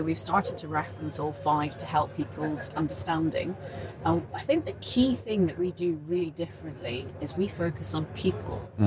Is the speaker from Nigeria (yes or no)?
no; United Kingdom; We've been doing our tea and biscuits because we're British.